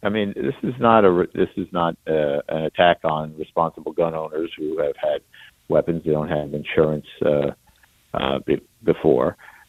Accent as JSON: {"language": "English", "town": "South Amboy", "region": "New Jersey", "country": "United States", "tie": "born or raised there", "said": "I grew up in South Amboy."}